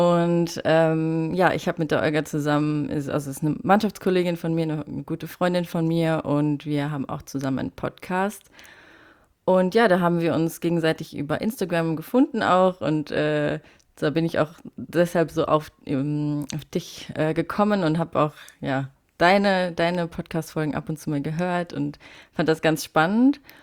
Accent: Saarland, Germany

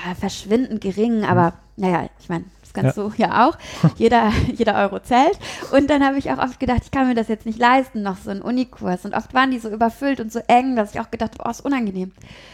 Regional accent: Wesel, North Rhine-Westphalia, Germany; now in Cologne, Germany; Da habe ich noch zu Hause gewohnt, in meinem Heimatort in Wesel.

